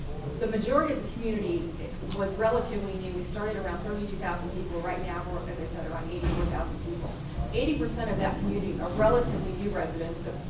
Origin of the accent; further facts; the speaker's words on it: California, United States; I can say this because I came from Humboldt County.